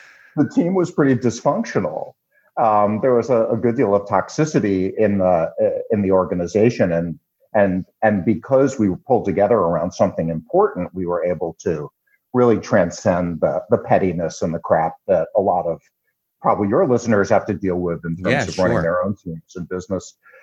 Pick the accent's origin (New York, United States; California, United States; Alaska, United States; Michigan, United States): New York, United States; Staten Island; accent: Staten Island; Now, I am from Staten Island. I am a native New Yorker.